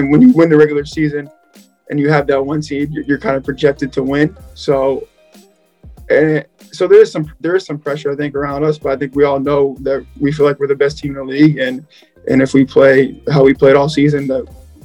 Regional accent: United States; now in Malta; it is a little weird for me being American, like we're Maltese, and we're used to seeing the playoffs, you know what I mean? And like, I grew up in America watching like NBA finals.

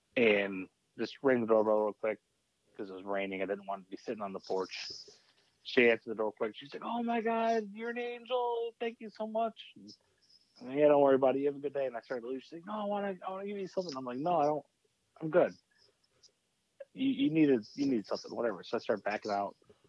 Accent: Rochester, United States; He's from my hometown of Rochester

